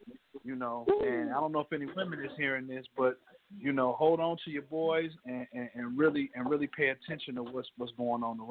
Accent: Chicago, Illinois, United States; A lot of us, and I come from Chicago, and a lot of us, you know, mm-hmm.

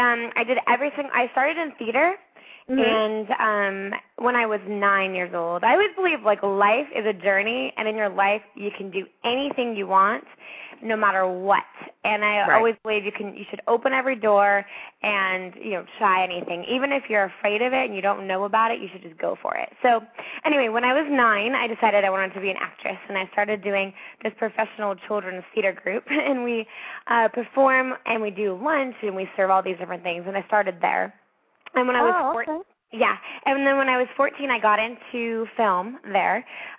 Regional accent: Boulder, Colorado, United States; now in Los Angeles, United States; And actually, when I came here, I'm from Boulder, and Boulder's a very innocent city. And so I used to, like, wave to everybody, you know, in Colorado.

